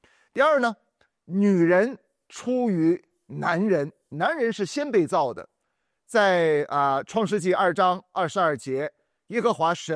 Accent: China; 我们中国人说，这个人非圣贤，孰能无过？

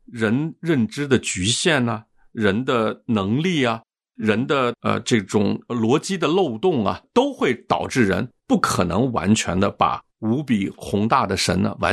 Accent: China; 我们中国人习惯说我们用自己的心来表达情感

